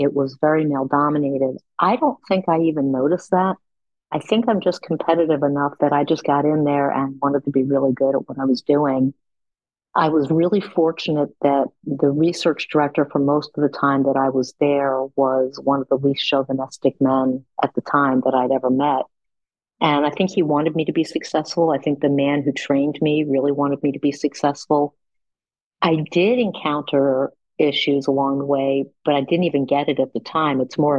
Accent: Shaker Heights, Ohio, United States; And so we both had had the incredible childhood growing up in Shaker Heights

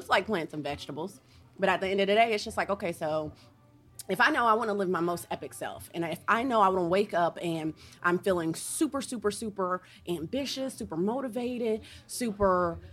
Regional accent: Ohio, United States; It's a cultural thing. I'm from Ohio.

